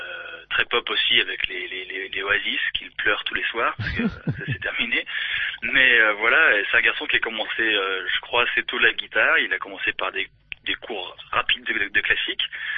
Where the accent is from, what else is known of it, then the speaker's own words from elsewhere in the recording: Lyon, Auvergne-Rhône-Alpes, France; Et moi, je suis lyonnais, pure souche.